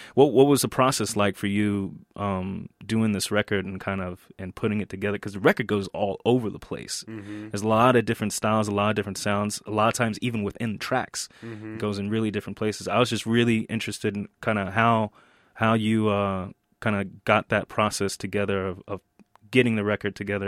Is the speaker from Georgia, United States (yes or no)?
yes; Atlanta, Georgia, United States; I'm originally from Atlanta, Georgia.